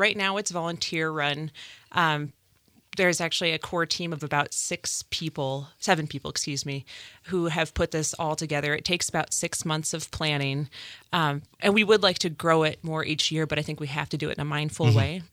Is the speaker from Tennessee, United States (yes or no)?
no; Helena, Montana, United States; also born or lived in Portland / Chicago; I'm born and raised in Helena. I moved away for a short while when I was younger to go to culinary school. I ended up working in Portland and Chicago for a while and moved back here